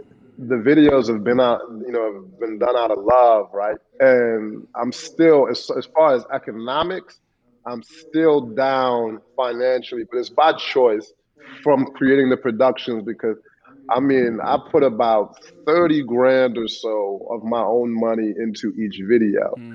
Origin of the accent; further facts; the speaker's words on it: Chicago, Illinois, United States; Well, it's like, shout out to my home. Like, I grew up in Chicago.